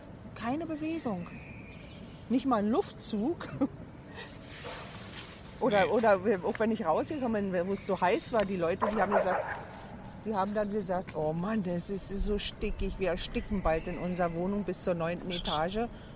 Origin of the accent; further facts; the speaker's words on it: Berlin, Germany; also born or lived in Munich; mein Vorteil war, dass ich eben Berlinerin bin. Also auch wenn ich 16 Jahre jetzt in München war, aber ich bin halt Berlinerin